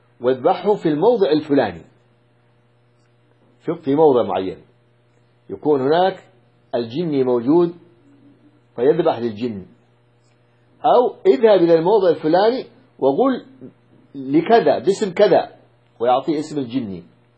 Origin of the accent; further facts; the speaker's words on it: Yemen; وهكذا في بعض القبائل عندنا في اليمن